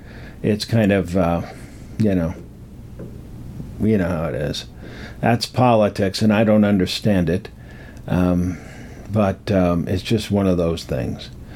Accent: Rocky Mountain West, United States; But I grew up in the Rocky Mountain West. So to me, this feels like home.

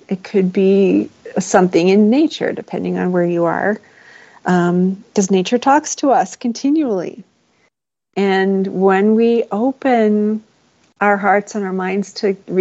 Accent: Maryland, United States; moved away; like I've been out here a while, out here meaning out from the East Coast. I'm from Maryland, so out here for a while now, but I still don't quite know everything that is to the west of Denver.

